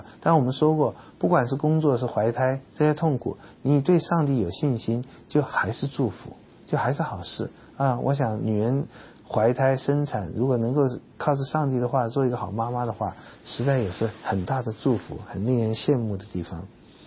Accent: China; 我们中国人没有那么罗曼蒂克，比较现实一点

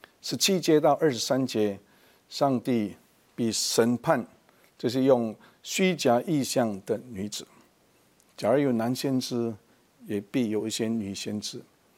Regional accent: China; 那各位观众，其实我们中国人经常也就是希望人家记得我们是某某人，

